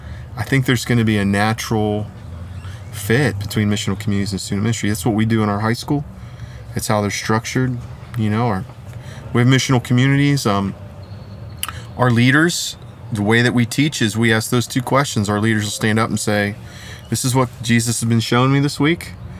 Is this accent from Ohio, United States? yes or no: yes; Canton, Ohio, United States; I'm from Canton, Ohio.